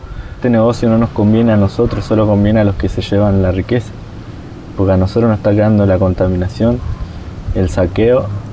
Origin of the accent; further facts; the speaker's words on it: Neuquén, Argentina; soy Kona del Lof nehue mapu, de la zona del Traunco de la Confederación Mapuche de Neuquén.